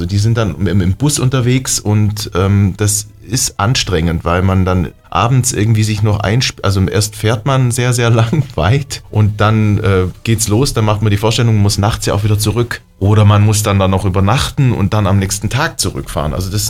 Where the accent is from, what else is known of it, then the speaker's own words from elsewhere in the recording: Southern Germany, Germany; Ich komme eigentlich aus Süddeutschland